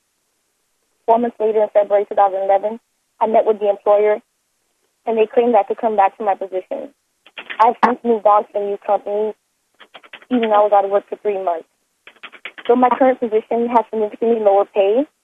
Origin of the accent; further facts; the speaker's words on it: Florida, United States; I'm a U.S. citizen born and raised in Florida.